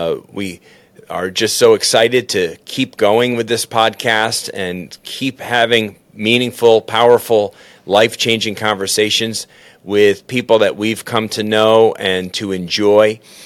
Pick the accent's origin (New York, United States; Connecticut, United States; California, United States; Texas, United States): Connecticut, United States; Danbury; born there; I was born there. I was born in Danbury.